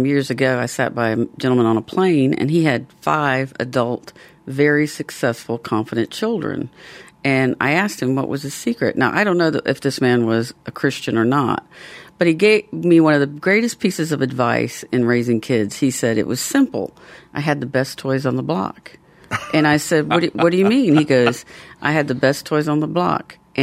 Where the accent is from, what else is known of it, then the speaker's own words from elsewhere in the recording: Georgia, United States; also born or lived in Florida / Washington; And now listen, I'm from Georgia. If I could get some Georgia cooking and it was within an hour's drive, I would have been at my family's all the time.